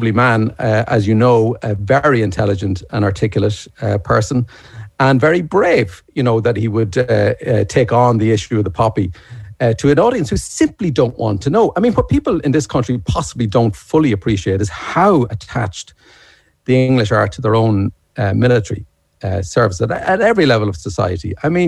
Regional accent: Ireland; now in United Kingdom; And as an Irish person in Britain, you know, your instinct is to fit in, and your instinct is to be, you know, is to keep your head down

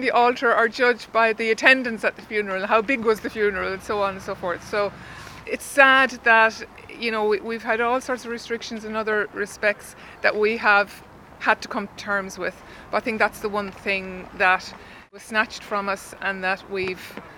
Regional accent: Ireland; I'm being Irish

